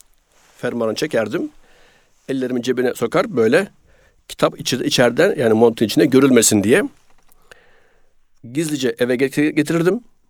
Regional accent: Bandırma, Balıkesir, Turkey; Ben Bandırma'nın Kayacık Köyü'nde doğdum. 1970 yılının son ayı. Nüfusta 71 yazar. İlkokulu o köyde okudum. Köy Bandırma'ya çok yakındı. Yani 2 kilometre falan.

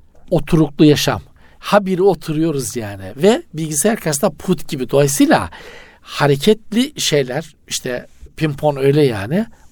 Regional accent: Trabzon, Turkey; also born or lived in Rize; Trabzonluyum ama Rize'de Çayır ilçesinde oturuyorduk.

